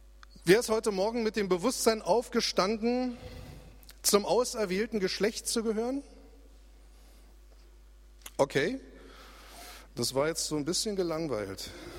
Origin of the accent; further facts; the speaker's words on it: Germany; weil wir eben so Sicherheits- und Kontrollfanatiker sind, vor allem wir Deutschen.